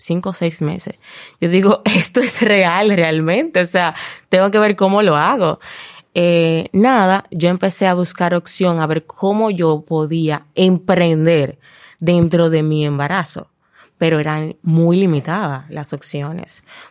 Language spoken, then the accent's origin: Spanish; San Juan de la Maguana, San Juan, Dominican Republic; No tuve la dicha de tener muchas personas cerca porque vengo de San Juan de la Maguana.